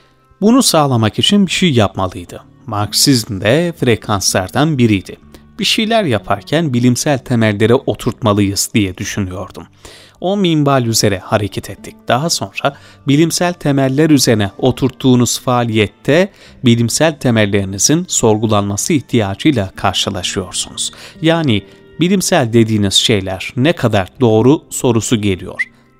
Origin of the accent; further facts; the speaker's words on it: Istanbul, Turkey; born there; 1959 yılında İstanbul'da doğdum.